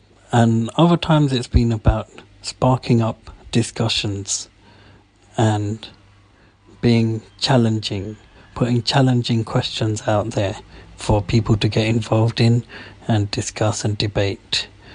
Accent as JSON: {"language": "English", "region": "London", "country": "United Kingdom", "said": "from London."}